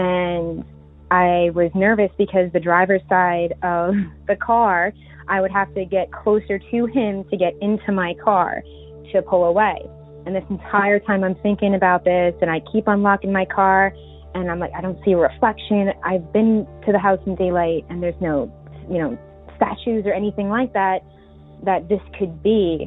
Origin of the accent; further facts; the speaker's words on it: New York, United States; I'm from Long Island, New York, which is relevant to the story I'm going to tell you.